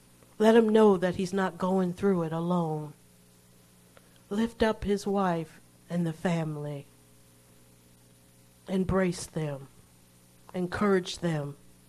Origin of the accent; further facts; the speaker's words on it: United States; I didn't have to, because I'm not Bangladeshi. I'm American.